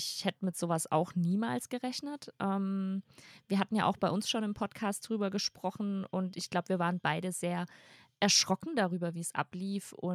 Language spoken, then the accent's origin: German; Bavaria, Germany; Also bei uns in Bayern war das so aufgebaut, dass man die ersten 2 Jahre quasi British English hatte und dann in der 7. war American English dran